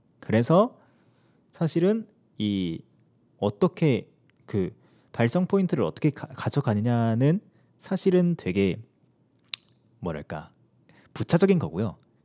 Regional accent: Changwon, South Gyeongsang, South Korea; 저는 경상도 사람이거든요. 저는 창원 출신인데 말이 좀 빠릅니다.

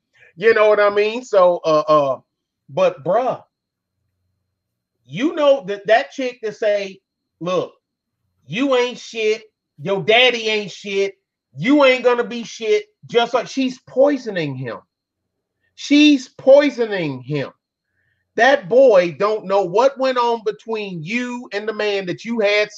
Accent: Detroit, Michigan, United States; I'm from Detroit's West Side. I lived that fucking movie.

